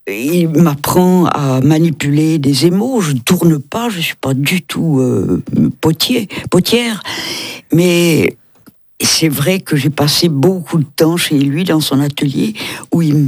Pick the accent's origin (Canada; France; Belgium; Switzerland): Switzerland; Cortaillod, Neuchâtel; je viens de Courtaillot